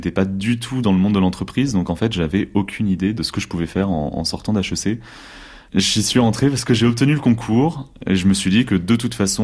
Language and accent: French; Rennes, Brittany, France; j'ai 30 ans, j'ai grandi à Rennes. Mon père est pédicure-podologue et ma mère infirmière. Classe moyenne, normale, de ville, de province.